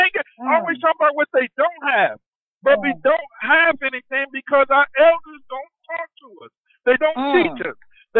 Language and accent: English; Pittsburgh, Pennsylvania, United States; now in Spokane, United States; I'm from Pittsburgh, PA myself, but I'm living in Spokane